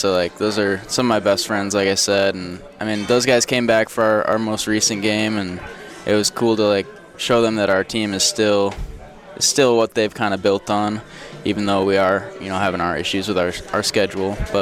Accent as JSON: {"language": "English", "region": "Colorado", "country": "United States", "said": "Yeah, so you heard I'm obviously from Colorado, so mm-hmm. quite the trip to get here."}